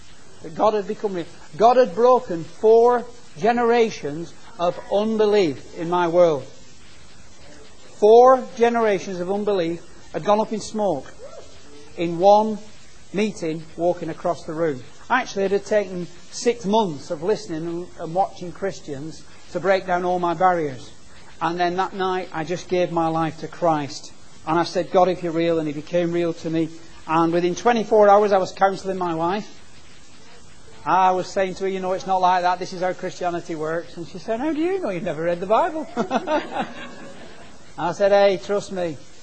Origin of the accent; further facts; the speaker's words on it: Oswaldtwistle, North West England, United Kingdom; If it's free, I'll have two. Because I'm from Oswaldwistle.